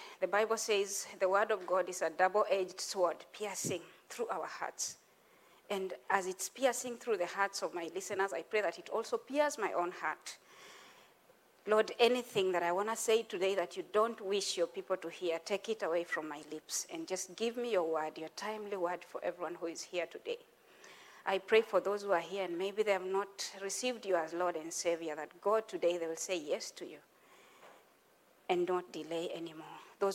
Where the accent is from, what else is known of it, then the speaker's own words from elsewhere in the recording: Kenya; I come from Kenya and I've been coming to this church for slightly over 9 years now.